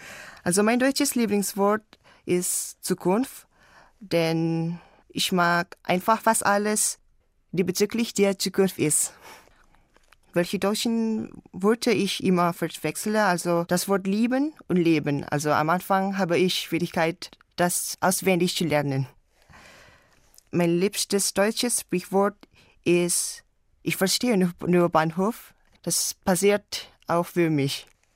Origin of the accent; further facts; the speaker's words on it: Indonesia; German is a second language; Ich komme aus Indonesien. Zurzeit wohne ich in Malang, Indonesien. Das ist eine kleine Stadt. Also mein Geburtsjahr ist 2000. Ich lerne Deutsch, denn das ist ein Pflichtfach in meiner Schule.